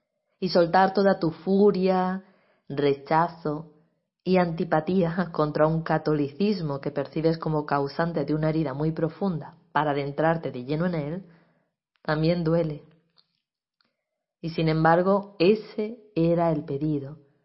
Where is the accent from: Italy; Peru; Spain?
Spain; Granada, Andalusia; caminando por las calles de mi tierra, Granada, me encontré sin buscarlo con una procesión